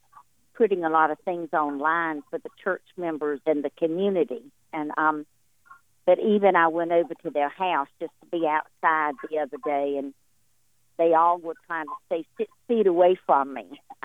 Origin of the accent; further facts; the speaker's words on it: North Carolina, United States; now in New Hampshire, United States; I'm from North Carolina.